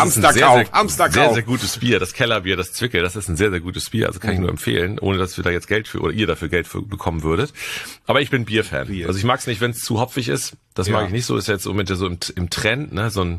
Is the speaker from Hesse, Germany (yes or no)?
no; Husum, Schleswig-Holstein, Germany; Also ich bin ja in Husum groß geworden und ihr kennt ja das nordfriesische Gefilde